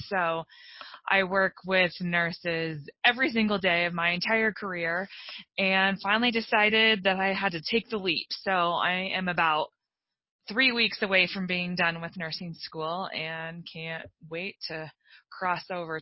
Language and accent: English; Colorado, United States; growing up in Colorado, you know, I love the mountains, but I haven't ever been near a beach